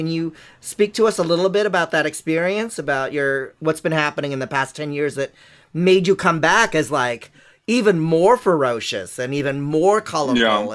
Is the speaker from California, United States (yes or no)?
yes; California, United States; I, you know, I'm Filipino and I grew up in California, so I'm all about the woo-woo.